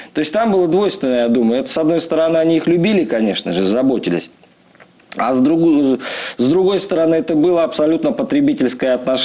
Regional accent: Saint Petersburg, Russia; born there; Я живу в Питере. Я там родился, в Ленинграде. Вот, у меня мама с Питера.

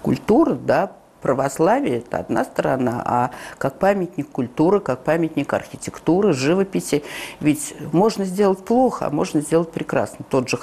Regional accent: Tsaritsyno, Moscow, Russia; Я просто выросла в Царицыне, где стояли дворцы, был старинный парк.

